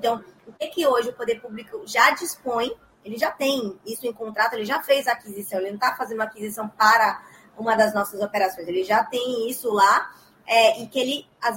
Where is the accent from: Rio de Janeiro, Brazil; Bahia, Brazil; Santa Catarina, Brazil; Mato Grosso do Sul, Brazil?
Bahia, Brazil; Salvador; now in São Paulo, Brazil; Eu sou de Salvador, né? Então, eu falei isso, baiana, sou de Salvador. E quando a gente foi empreender, eu tive que me mudar para São Paulo.